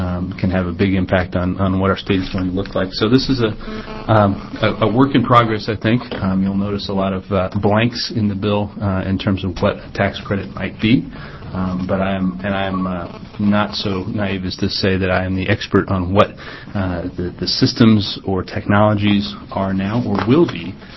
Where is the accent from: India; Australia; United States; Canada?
United States; Idaho; I grew up in Idaho and made the drive from Boise to Salem countless times.